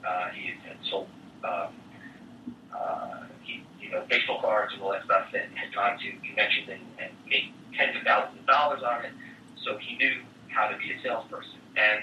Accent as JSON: {"language": "English", "region": "New York", "country": "United States", "said": "okay, so I'm a New Yorker, he's a New Jersey guy"}